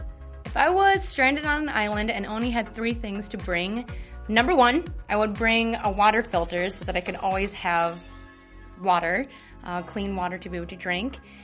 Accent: Northfield, Minnesota, United States; I'm from Northfield, Minnesota, and this is my third season on the MVC.

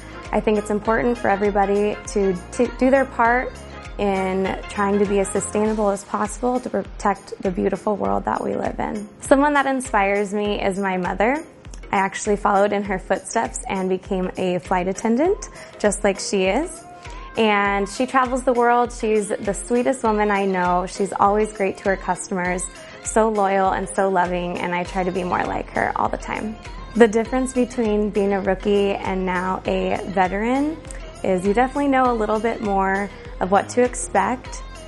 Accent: San Diego, California, United States; I'm from San Diego, California, and this is my second year on the team. I fell in love with the Vikings as soon as I moved here. I'm originally from California

